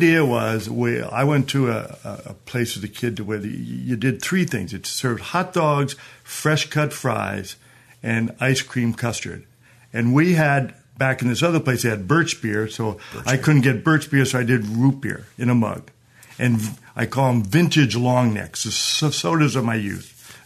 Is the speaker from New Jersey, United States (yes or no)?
yes; New Jersey, United States; I was born and raised in Northwest New Jersey, so you think of hot dogs, you think of Coney Island.